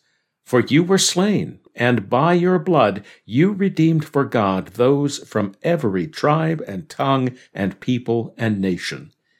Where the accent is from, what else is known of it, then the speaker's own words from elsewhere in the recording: Alabama, United States; also born or lived in Florida / Texas / Georgia / Virginia; I am a Scottish American, but I am also a Southerner born in Florida, raised in Alabama, and having lived in Texas, Georgia, Virginia, North Carolina, and South Carolina.